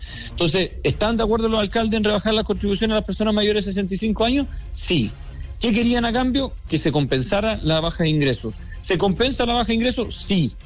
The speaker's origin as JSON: {"language": "Spanish", "region": "Maule", "country": "Chile", "said": "yo soy del Maule, conozco Empedrado"}